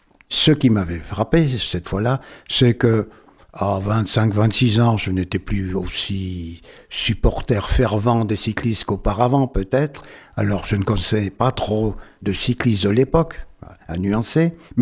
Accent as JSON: {"language": "French", "region": "Auvergne-Rhône-Alpes", "country": "France", "said": "comme je suis originaire de la Maurienne"}